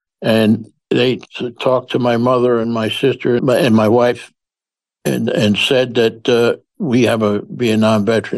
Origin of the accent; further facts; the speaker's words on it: Bronx, New York, United States; I'm from the Bronx in New York City, and we never heard of herbicides.